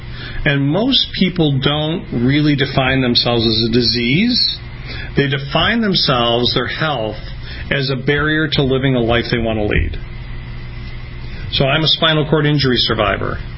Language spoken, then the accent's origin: English; Detroit, Michigan, United States; I'll use cars because I'm from Detroit.